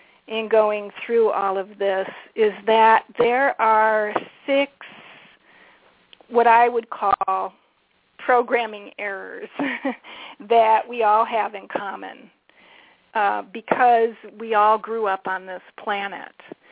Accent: Detroit, Michigan, United States; I used to design training for the big three auto companies because I grew up in Detroit, so that was who my clients were.

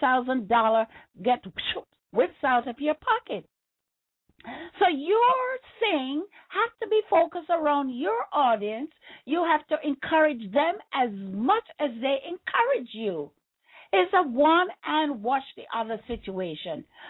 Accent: Jamaica; Is I borrowed it from growing up in Jamaica, where we use partner susu in order for poor people to get along and build them little house or send them children to school or buy something special.

